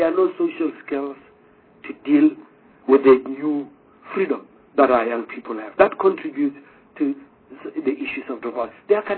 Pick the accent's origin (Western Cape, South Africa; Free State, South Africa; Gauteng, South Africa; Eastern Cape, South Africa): Gauteng, South Africa; Johannesburg; I'm from Johannesburg.